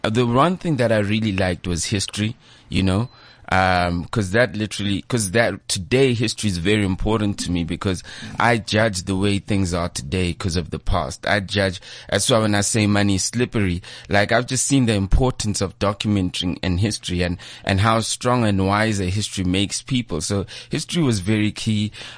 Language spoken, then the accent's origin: English; Leondale, Gauteng, South Africa; I'm from like Leondale, I'm from the East Rand. So to be like living here in this side of the world